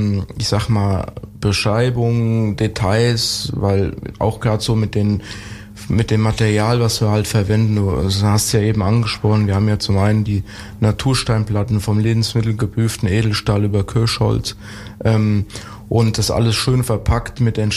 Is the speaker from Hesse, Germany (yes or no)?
yes; Hesse, Germany; born there; Und ich musste dann als gebürtiger Hesse, ja.